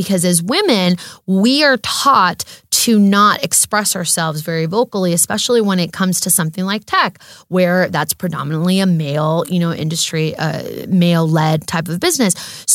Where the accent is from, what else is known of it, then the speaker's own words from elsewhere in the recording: United States; I'm American born and raised, and I love it, we've been here for six generations